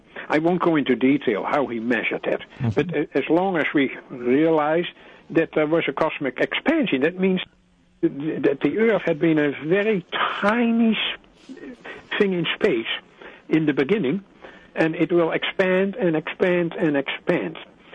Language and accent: English; Netherlands; English is a second language; I'm from Holland